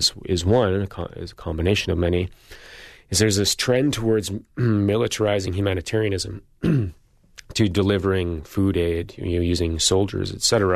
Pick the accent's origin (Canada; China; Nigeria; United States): Canada; Northern Canada; I'm from Canada, northern Canada